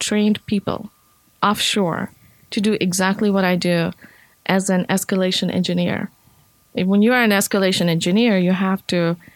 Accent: Fiji; Yes, I'm from the Fiji Islands.

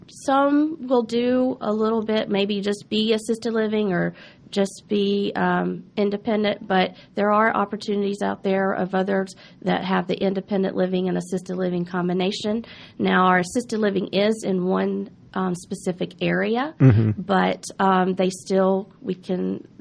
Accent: Charlotte, North Carolina, United States; I am from Charlotte, North Carolina, outside of Charlotte.

